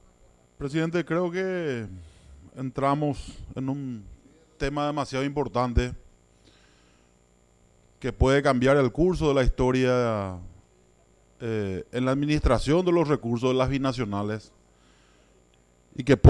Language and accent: Spanish; Paraguay; nosotros como Estado paraguayo no tenemos la más mínima incidencia